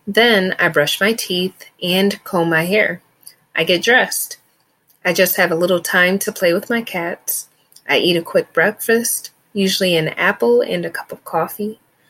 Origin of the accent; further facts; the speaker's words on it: Minnesota, United States; now in Lyon, France; I'm from Minnesota in the US, but I live in Lyon this year.